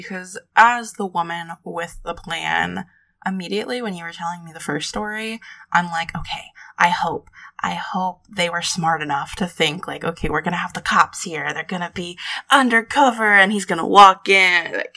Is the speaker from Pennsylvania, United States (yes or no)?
no; Florida, United States; This should have just been the Florida Man special. I love my home state. I stay in Florida.